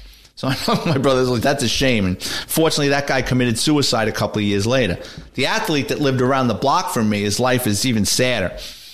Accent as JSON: {"language": "English", "town": "Bronx", "region": "New York", "country": "United States", "tie": "born or raised there", "said": "Growing up in the Bronx, I was an athlete and I used to play sports."}